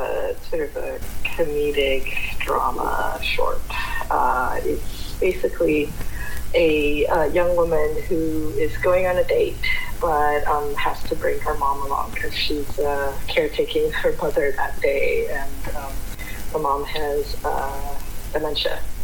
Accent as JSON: {"language": "English", "country": "Malaysia", "moved": "as an adult", "lives_now": "San Francisco, United States", "said": "I come from Malaysia, which is also a very diverse country, and so when I came to the States, I actually first came for college, and I happened to have gone to the Midwest"}